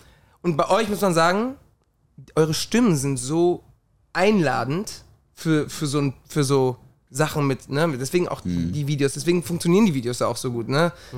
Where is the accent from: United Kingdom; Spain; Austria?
Spain; Ich komme ja aus Spanien.